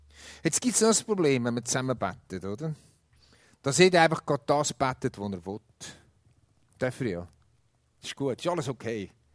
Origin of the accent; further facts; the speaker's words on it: Switzerland; Jetzt sind wir ja als Schweizer oft so, dass wir Sachen gegeneinander ausspielen.